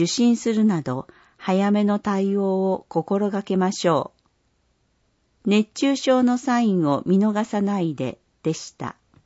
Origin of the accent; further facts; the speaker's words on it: Tottori, Japan; 生まれ育ったふるさと鳥取市で市政の発展に尽くせることを光栄に思います。